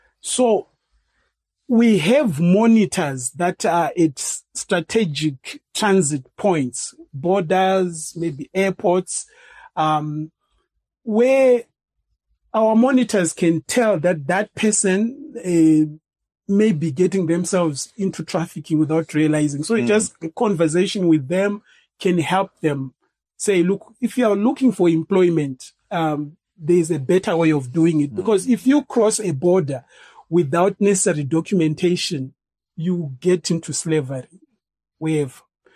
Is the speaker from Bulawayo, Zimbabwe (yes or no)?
yes; Bulawayo, Zimbabwe; Well, I grew up in Blawayo